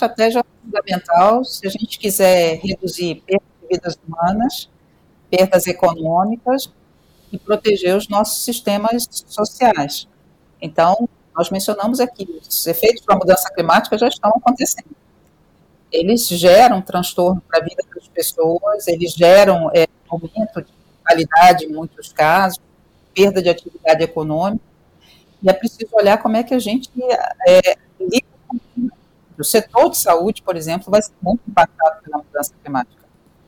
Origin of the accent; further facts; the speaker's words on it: Cerrado, Brazil; para a região de onde eu venho, que é o Cerrado Brasileiro, né, que é o segundo maior bioma do Brasil